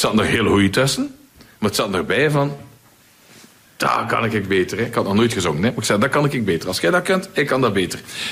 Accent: Flanders, Belgium; accent: Flemish; now in Mallorca, Spain; Natuurlijk, ik sprak enkel maar Vlaams. Ja. Ik kon geen taal. En ik kon geen Engels, ik kon geen Duits, ik kon niks. Maar goed, zwat. We gaan onze plan wat trekken. Zo ben ik dan terechtgekomen op Mallorca.

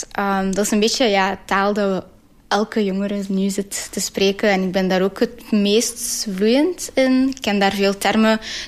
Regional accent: Sicily, Italy; now in Geraardsbergen, Belgium; ik ben Italiaans van Sicilië. En ik woon hier in Geraasbergen met mijn oudere zus en mijn oudere broer.

